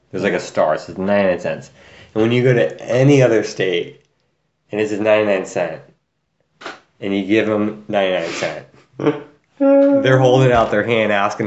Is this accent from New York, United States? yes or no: no; Sacramento, California, United States; Sacramento's not bad, but Sacramento is we're from Sacramento.